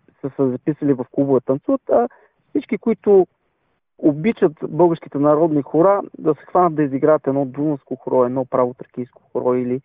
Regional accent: Velingrad, Pazardzhik Province, Bulgaria; Защото първо ние сме от Велинград

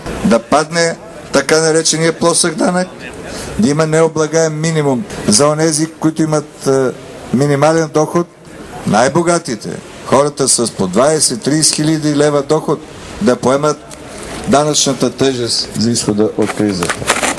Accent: Lovech, Lovech Province, Bulgaria; Аз идвам от Ловеч

